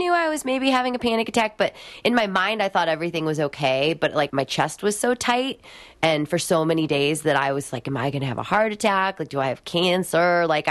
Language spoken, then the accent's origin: English; Rock Island, Illinois, United States; moved away as an adult; also born or lived in Colorado / Los Angeles; Well, you know, I left Rock Island, Illinois when I was 18, and I went to Colorado for a couple years.